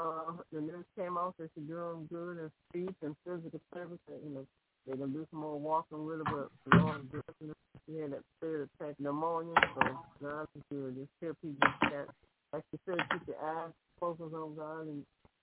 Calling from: Alabama, United States; from Alabama.

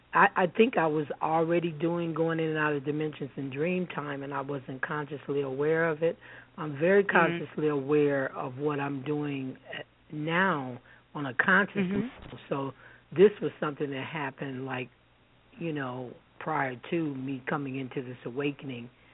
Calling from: Colorado, United States; I'm calling from Colorado.

